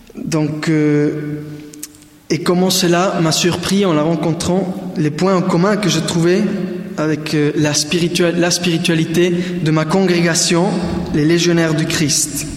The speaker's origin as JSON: {"language": "French", "country": "Spain", "second_language": "French", "said": "dans un jour très particulier pour un Espagnol. Je viens de l'Espagne"}